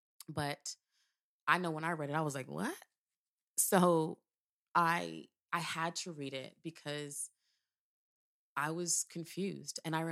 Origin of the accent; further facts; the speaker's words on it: Morgantown, West Virginia, United States; Tuesday, I drove into Virginia from my hometown of Morgantown, West Virginia